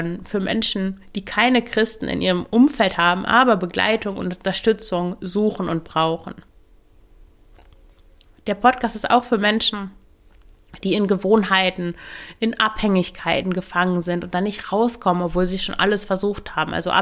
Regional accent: Lower Saxony, Germany; Ich bin in einem katholischen Umfeld aufgewachsen im Emsland.

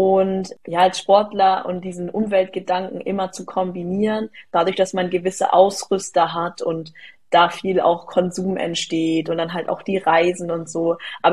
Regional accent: Karlsruhe, Baden-Württemberg, Germany; Aber es wird sehr, sehr wahrscheinlich einen Wettkampf sogar hier in meiner Heimatstadt geben.

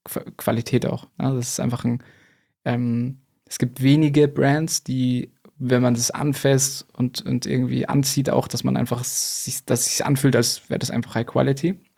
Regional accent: Munich, Bavaria, Germany; ich komme ja aus München

